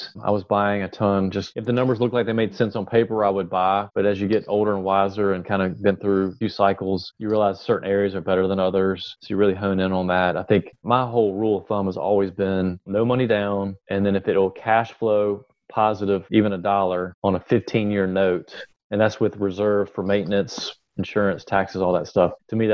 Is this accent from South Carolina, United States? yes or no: yes; Greenville, South Carolina, United States; now in Memphis, United States; And I came from Greenville, South Carolina, which is the 1% rule is very prevalent over there.